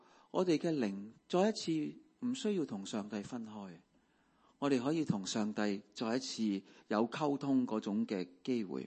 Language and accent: Chinese; China; 它讲出一种观念，跟我们中国人的观念非常之相似。死后去哪里？十八层地狱。我们很小有这种观念。